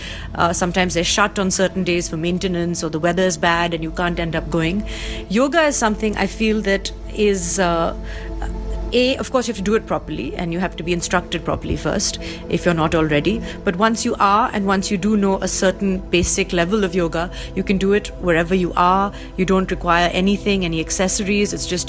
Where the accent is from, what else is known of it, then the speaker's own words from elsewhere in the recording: Delhi, India; now in Mumbai, India; when I moved to Mumbai, because I grew up in Delhi and lived in Delhi